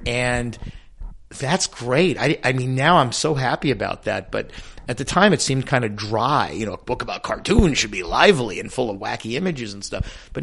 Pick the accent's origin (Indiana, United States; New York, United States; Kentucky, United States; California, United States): New York, United States; I come from New York, and it may still be there.